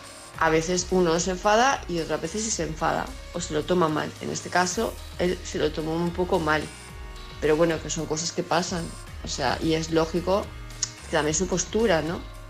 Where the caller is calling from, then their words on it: Palma de Mallorca, Balearic Islands, Spain; de Palma de Mallorca